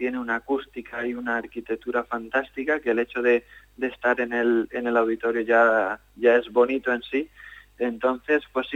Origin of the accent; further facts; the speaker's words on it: Aspe, Valencian Community, Spain; está cerca de mi pueblo, de Aspe.